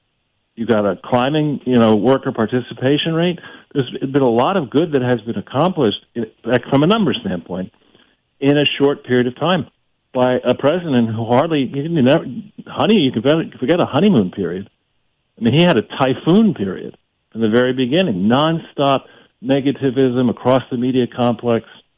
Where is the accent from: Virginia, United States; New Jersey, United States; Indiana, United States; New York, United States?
New York, United States; Well, you know, I grew up in New York too